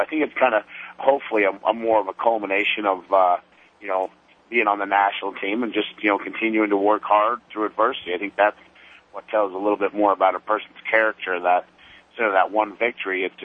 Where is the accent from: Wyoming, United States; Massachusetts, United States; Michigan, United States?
Wyoming, United States; Afton; now in Logan, United States; I'm actually from Afton, Wyoming. I'm living in Logan, Utah